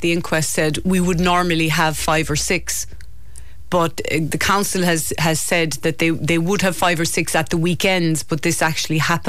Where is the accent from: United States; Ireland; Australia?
Ireland; Ballybunion, Munster; I grew up in Ballybunion by the sea.